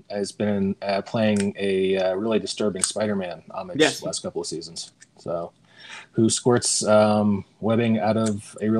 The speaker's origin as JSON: {"language": "English", "region": "Indiana", "country": "United States", "tie": "born or raised there", "said": "I growing up in Indiana amongst the cornfields and basketball hoops, I have this hazy memory of Olive Garden being the place you went before prom."}